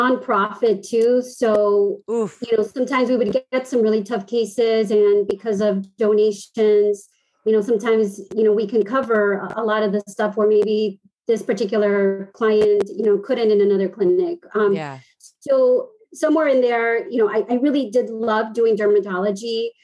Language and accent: English; Miami, Florida, United States; So I'm from Miami. I've pretty much been here all my life. I did undergrad here in Miami, Florida International University